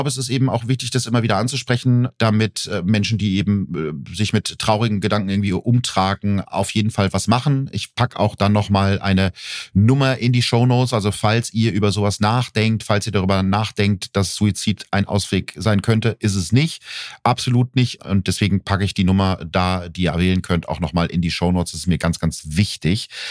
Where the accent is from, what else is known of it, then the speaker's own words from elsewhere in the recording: Gütersloh, North Rhine-Westphalia, Germany; einen Kriminalfall zu lösen, der in meiner Heimatstadt Gütersloh spielt